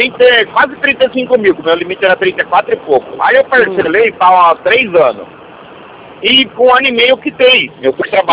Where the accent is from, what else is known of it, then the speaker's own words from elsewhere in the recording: Santa Rita do Passa Quatro, São Paulo, Brazil; Não, eu sou de Santa de Passa Quatro